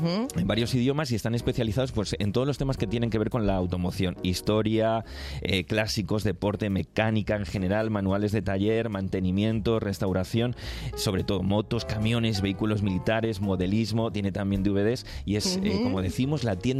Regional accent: Alcobendas, Community of Madrid, Spain; yo soy de Alcobendas, Eli, y recuerdo que había una tiendecita chiquitita donde vendían maquetas y donde venían coches.

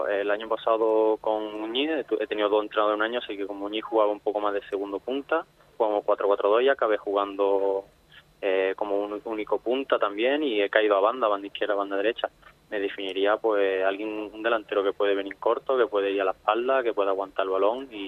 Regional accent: Málaga, Andalusia, Spain; Mis padres se vinieron aquí justo antes que yo naciera, o sea, yo nací aquí como un chavalito más de Málaga, guardería más con la gente de Málaga, colegio, así que me considero realmente español. Después voy a casa y hablo inglés con mis padres

